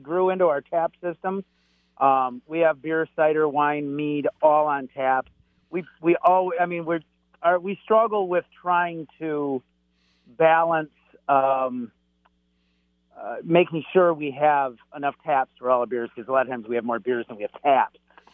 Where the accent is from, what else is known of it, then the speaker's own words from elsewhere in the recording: Flushing, Michigan, United States; I grew up in Flushing, west of Flint, and have been, I've been coming up to Lake Ann all my life